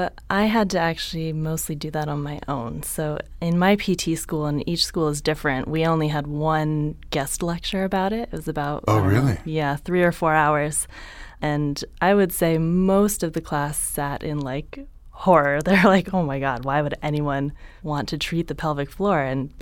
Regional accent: San Jose, California, United States; I grew up in San Jose, Northern California.

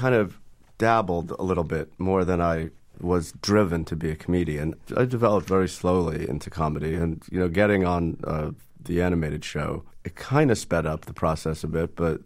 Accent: Worcester, Massachusetts, United States; Well, I grew up in Worcester, so that's a much different atmosphere than Boston.

